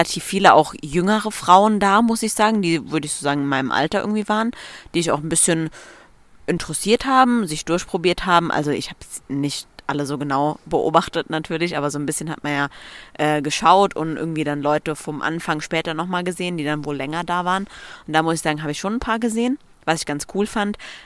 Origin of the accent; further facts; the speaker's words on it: Saarland, Germany; des ersten Redener Bierfestivals bei uns im Saarland.